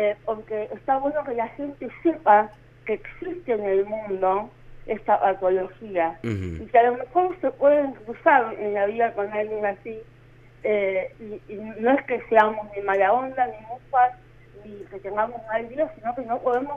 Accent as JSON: {"language": "Spanish", "town": "San Justo", "region": "Santa Fe", "country": "Argentina", "tie": "born or raised there", "lives_now": "Santa Fe, Argentina", "said": "yo cumplí 40 años, y yo nací hace 40 años en San Justo, a 100 kilómetros de acá. Bueno, vine a vivir a Santa Fe, pero bueno, viví mis primeros años allá."}